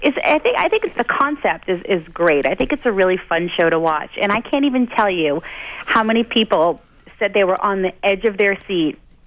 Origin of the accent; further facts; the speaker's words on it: Boston, Massachusetts, United States; I had just come off the Yankees World Series, and I'm born and raised in Boston, and the fans hated me.